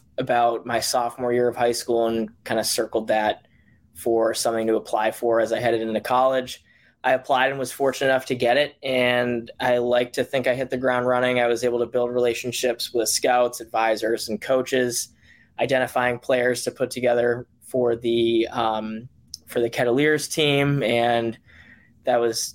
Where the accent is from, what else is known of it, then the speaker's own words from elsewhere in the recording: Boston, Massachusetts, United States; So I'm from Boston, Mass, born and raised, grown up around the game of baseball.